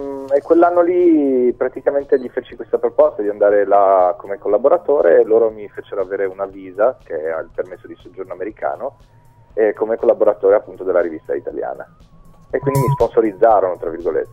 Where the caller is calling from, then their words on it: Udine, Friuli-Venezia Giulia, Italy; Sono a casa mia che è a Udine.